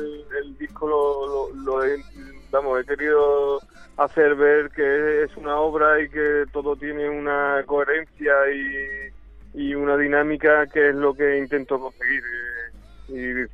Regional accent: Jerez de la Frontera, Andalusia, Spain; la verdad que representa bastante a mi tierra, ¿eh? Es una bulería bastante jerezana, que es lo que he querido mostrar

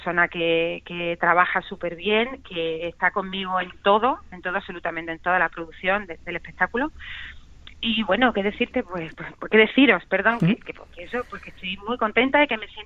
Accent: Extremadura, Spain; me siento muy orgullosa de mi tierra en todos los sentidos y sobre todo en el musical y más en el flamenco

